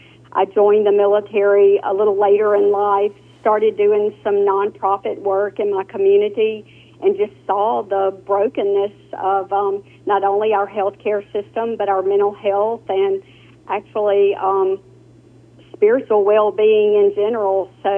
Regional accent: United States; And I think as an American, take away the peace as a member of the military

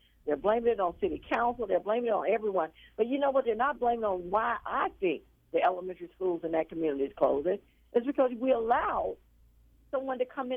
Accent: Orlando, Florida, United States; in my African-American neighborhood that I grew up in Orlando.

